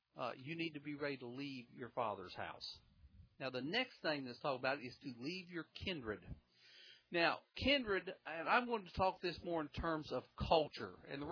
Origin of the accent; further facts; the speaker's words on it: Bible Belt, United States; my culture came up around country music and southern things. And you say, well, that's good. I was raised in the Bible Belt.